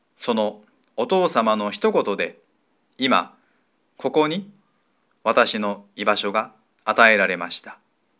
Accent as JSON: {"language": "Japanese", "region": "Nagasaki", "country": "Japan", "tie": "born or raised there", "moved": "yes", "lives_now": "Osaka, Japan", "said": "私は今から6年前に生まれ育った長崎県を離れ、大阪のお寺にご縁をいただきました。"}